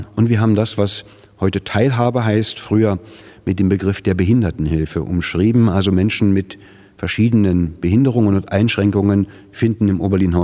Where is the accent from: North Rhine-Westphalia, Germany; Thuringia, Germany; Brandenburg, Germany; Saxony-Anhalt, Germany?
Brandenburg, Germany; Potsdam; weil wir hier als Potsdamer am Stadtrand von Berlin leben